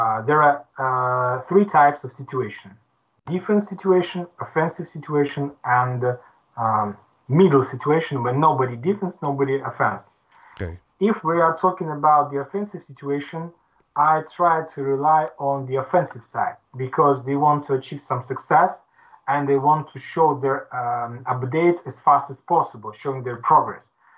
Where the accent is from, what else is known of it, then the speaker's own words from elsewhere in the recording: Belarus; English is a second language; For example, I am from Belarus.